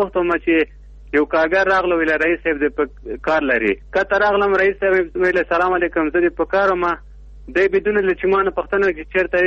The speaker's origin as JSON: {"language": "Pashto", "region": "Logar", "country": "Afghanistan", "lives_now": "Kabul, Afghanistan", "said": "زه د لوګر اوسېدونکی یم. پلان په کابل کې اوسېږم."}